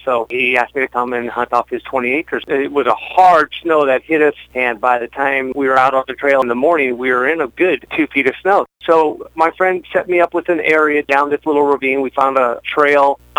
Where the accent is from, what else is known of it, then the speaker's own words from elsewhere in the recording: California, United States; I came from California, was pretty much just involved in waterfowl hunting. So coming to Idaho and being involved in big game hunting was a new thing for me.